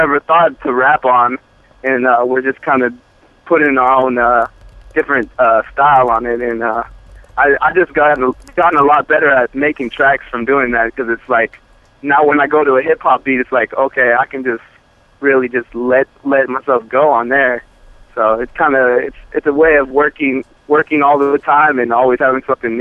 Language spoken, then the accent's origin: English; West Coast, United States; But ultimately, I grew up in the West Coast, so that's all we really listened to was West Coast music for so long.